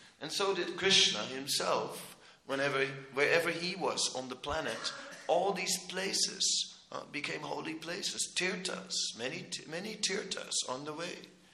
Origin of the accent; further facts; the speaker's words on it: Netherlands; Now, you know, I am from the Netherlands. It's a kind of a Protestant country, and people are just sort of sober, very sober, you know.